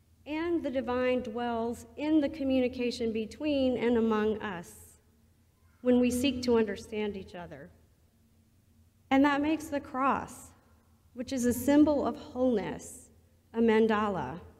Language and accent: English; the South, United States; let go of some of the good Southern Christian girl deeply embedded in me, even though I was raised in the Episcopal Church.